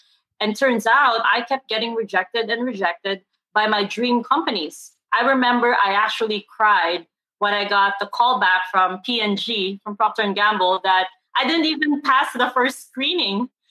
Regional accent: Philippines; I grew up in the Philippines

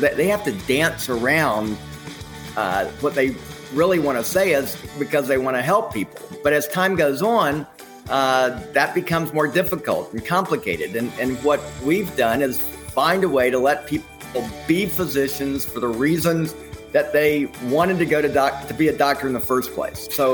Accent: Atlanta, Georgia, United States; But, you know, growing up in Atlanta, I was always interested in issues of faith

